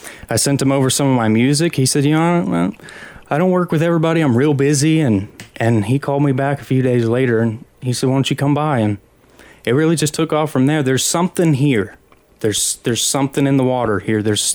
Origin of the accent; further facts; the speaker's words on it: Yukon, Oklahoma, United States; I am originally from Oklahoma. I grew up in Oklahoma in a town called Yukon. It's actually home